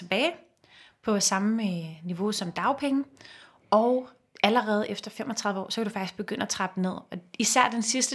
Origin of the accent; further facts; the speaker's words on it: Copenhagen, Capital Region of Denmark, Denmark; dem, som jeg voksede op med i Sydhavnen